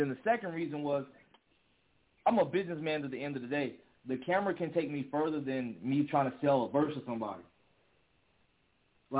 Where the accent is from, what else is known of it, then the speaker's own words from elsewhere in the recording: Columbus, Georgia, United States; I'm originally from Georgia. I'm down here in the state of Georgia. I'm originally born in Columbus, Georgia, which is like an hour away from Atlanta.